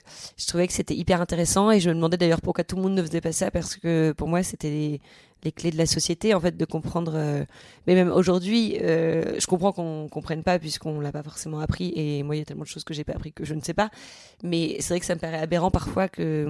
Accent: Toulouse, Occitanie, France; Oui, moi je viens de Toulouse, oui. et donc j'ai fait après mon bac, je suis rentrée à la fac de droit à Toulouse. J'ai fait mes 2 premières années à Toulouse.

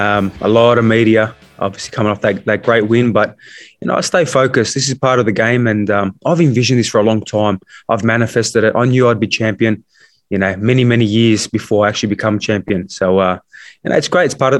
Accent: Sydney, New South Wales, Australia; Yeah, look, I grew up in Sutherland Shire in Sydney.

